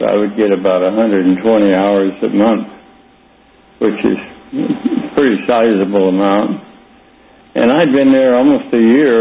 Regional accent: Copley, Ohio, United States; born there; Yes, and I was born in Copley, Ohio, which is in the same league as Hudson was, a little town outside of Akron, between Akron and Cleveland, Ohio.

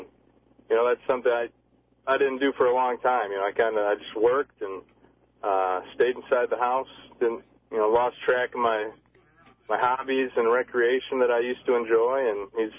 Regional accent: Westland, Michigan, United States; Yeah, I grew up in Westland, Michigan.

